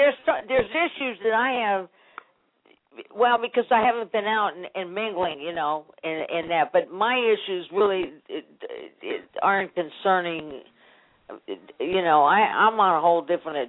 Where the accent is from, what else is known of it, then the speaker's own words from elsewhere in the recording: San Francisco, California, United States; I was born and raised in Ingleside Terrace in San Francisco, and the house that I was born and raised, not born, I was born actually in the Avenues on 46.